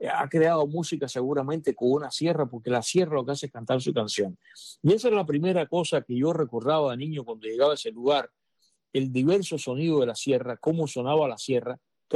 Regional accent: Cuba; now in Miami, United States; yo soy de Cuba, y que incluso hoy día vivo en Miami, donde no nieva

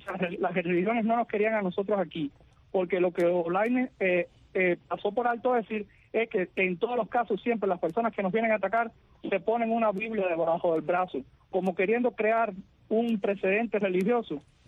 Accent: Cuba; somos cubanos también

